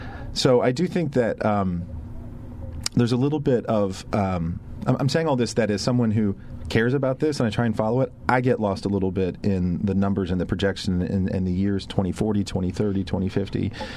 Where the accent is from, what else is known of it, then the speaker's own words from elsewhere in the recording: Knoxville, Tennessee, United States; I grew up in Knoxville, Tennessee, and we had the World's Fair in 1982